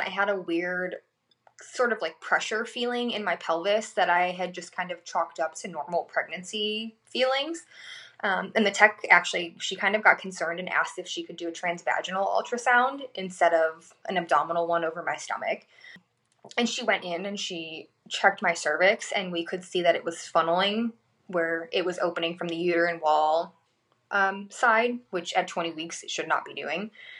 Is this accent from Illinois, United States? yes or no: yes; Chicago, Illinois, United States; also born or lived in Pennsylvania / Florida / Seattle; now in South Carolina, United States; I'm a transplant from Chicago to South Carolina. I've lived a pretty interesting life. I've lived in Illinois, Pennsylvania, Florida, where I lived in Orlando and worked at Disney.